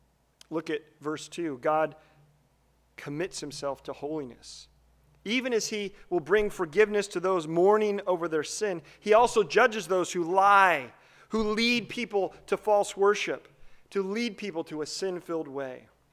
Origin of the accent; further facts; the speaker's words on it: Livermore, California, United States; I grew up in Livermore, California, and there was this fountain in the middle of the town